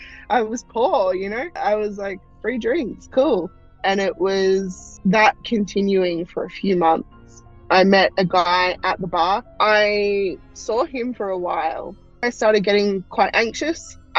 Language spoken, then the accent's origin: English; Australia